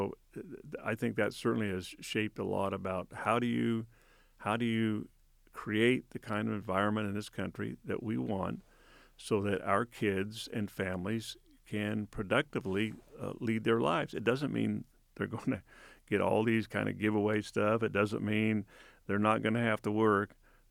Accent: Oregon, United States; I was raised in Southern Oregon

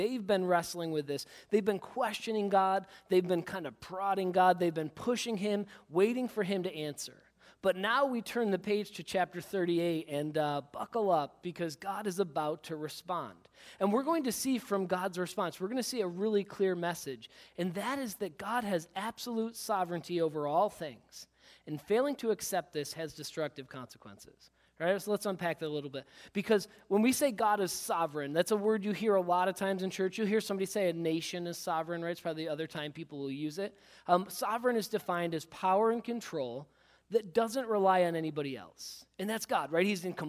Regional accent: Perry, United States; So when I was in high school, I grew up in Perry, as a lot of you know

